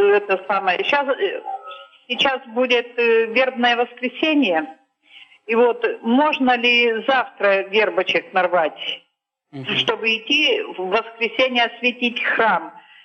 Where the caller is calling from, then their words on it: Arkhangelsk Oblast, Russia; Здравствуйте, я с Архангельской области.